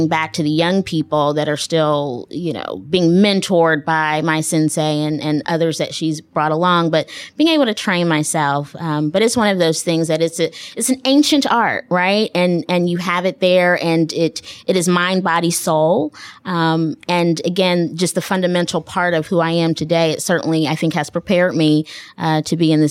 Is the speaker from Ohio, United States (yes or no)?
yes; Cincinnati, Ohio, United States; truly important to a Black girl growing up in Cincinnati and now understanding what investments mean with nonprofit organizations that are doing good things in the city. And so, again, just having my roots here, I'm like, I live, breathe Cincinnati.